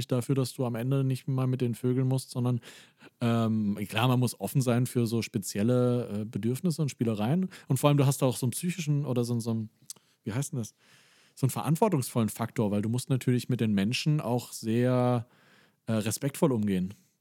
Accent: South, Germany; ich bin ja im Süden aufgewachsen und da gibt es halt viele Baggerseen.

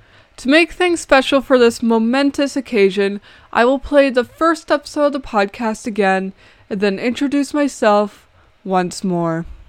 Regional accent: Canada; I am Canadian and I've never traveled outside of Ontario and Quebec.

